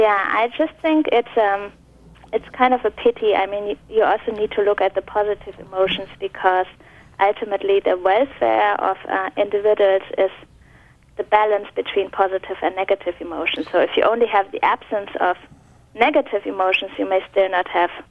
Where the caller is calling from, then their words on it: Münster, North Rhine-Westphalia, Germany; English is a second language; I'm actually calling from Germany. I was a visiting graduate student, like a visiting scholar at Penn, at the University of Pennsylvania, and right now I'm back to my hometown in Münster